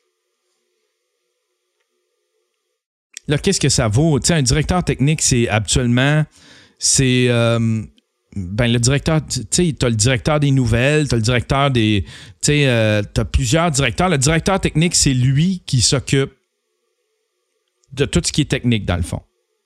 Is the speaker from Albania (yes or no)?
no; Canada; Ça a été le pire président, selon moi, en tant que Canadien, là.